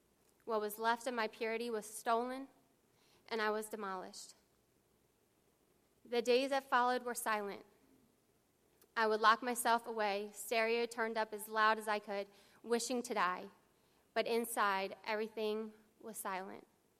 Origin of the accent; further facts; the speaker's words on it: St. Louis, Missouri, United States; born there; I was born … in St. Louis, Missouri, on February 5th, 1983.